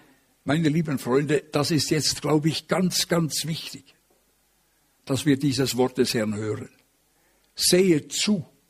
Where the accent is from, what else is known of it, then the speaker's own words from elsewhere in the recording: Switzerland; Wir wollen ja jetzt dann auch als Schweizer in diesen Unsicherheitsrat.